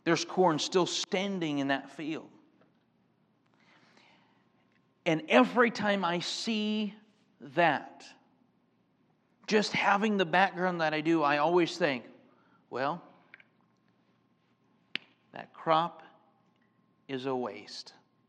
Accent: Michigan, United States; I'm from Michigan. My wife's from Wisconsin. So we are familiar with the North.

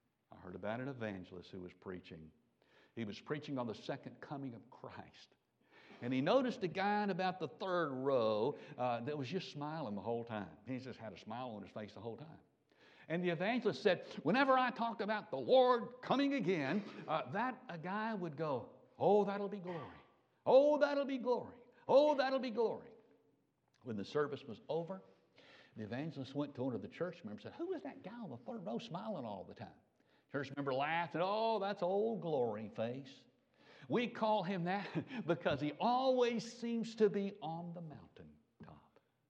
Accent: Memphis, Tennessee, United States; I grew up in Memphis, Tennessee, way back in the South. You know, that's God's hometown back there.

